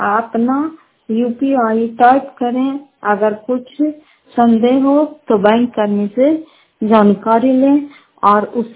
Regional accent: Fatehpur, Bihar, India; घर फतेहपुर पंचायत मकरौसा, जिला नालंदा कराता ब्लॉक की निवासी हूँ।

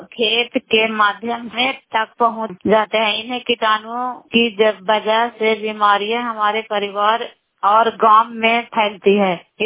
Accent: Bairiyan, Bihar, India; नालंदा जिला कराई ब्लॉक मुकरौता पंचायत ग्राम बैरिजन की निवासी हूँ और अभी गवासपुर गांव में आई हुई हूँ।

